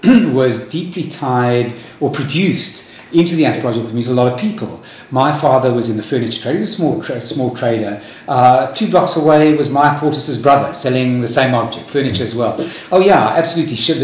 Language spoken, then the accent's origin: English; Cape Town, Western Cape, South Africa; And I grew up in Cape Town in an environment which really was, as you were saying, the height of the dark years of apartheid.